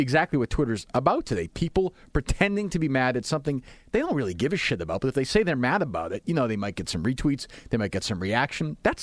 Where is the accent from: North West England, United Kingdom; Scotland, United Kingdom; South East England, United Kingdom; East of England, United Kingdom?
South East England, United Kingdom; Winchester; I grew up in Winchester, and my family had some means, certainly.